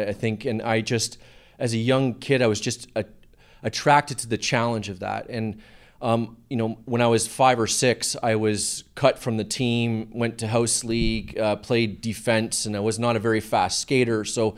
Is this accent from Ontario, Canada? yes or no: yes; Hamilton, Ontario, Canada; I grew up middle class in Hamilton, Ontario.